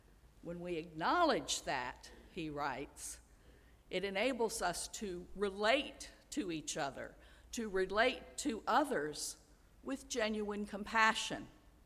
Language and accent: English; Charlottesville, Virginia, United States; and most recently in my hometown of Charlottesville.